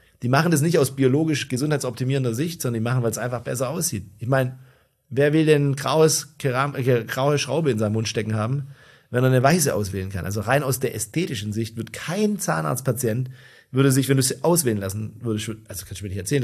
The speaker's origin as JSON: {"language": "German", "town": "Tübingen", "region": "Baden-Württemberg", "country": "Germany", "tie": "born or raised there", "said": "die ersten Implantate hier aus meiner Heimatstadt Tübingen"}